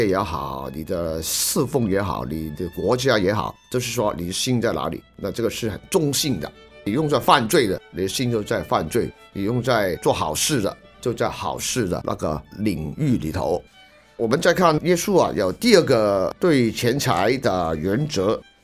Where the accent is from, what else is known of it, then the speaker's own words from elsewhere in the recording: China; ，我们中国人所谓拜那个